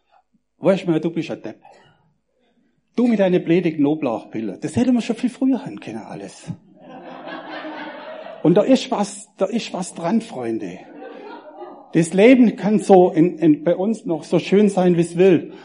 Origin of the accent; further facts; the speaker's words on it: Baden-Württemberg, Germany; Als Schwabe, rational, wirtschaftlich denkend.